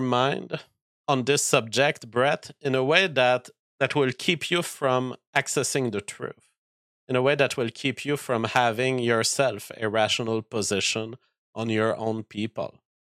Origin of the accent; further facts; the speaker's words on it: Canada; And I'm a Canadian, and I think it's in line with Canadian law.